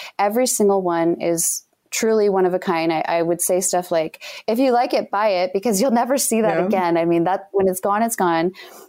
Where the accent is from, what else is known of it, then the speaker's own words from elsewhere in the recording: Utah, United States; You know, we're all different, but you know, we're from Utah.